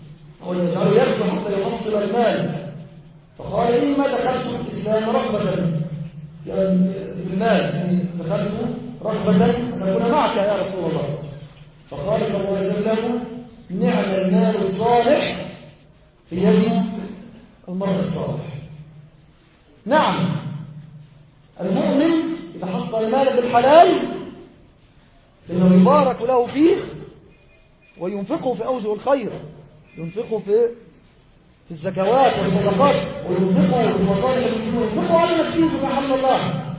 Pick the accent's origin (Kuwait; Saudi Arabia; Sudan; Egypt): Egypt; وأن لا يجعل للكفار سبيلا علينا في بلدنا مصر أبدا.